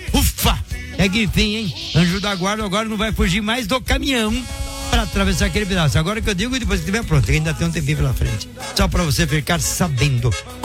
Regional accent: Caxias do Sul, Rio Grande do Sul, Brazil; sou de Caxias do Sul

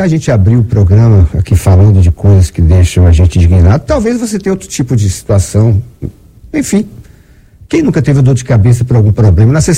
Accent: Iguaí, Bahia, Brazil; Sou aqui de Iguaí

